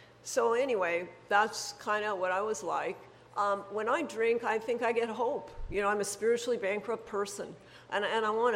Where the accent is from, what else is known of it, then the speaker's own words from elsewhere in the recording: Montana, United States; I grew up in Montana. We have reservations in Montana.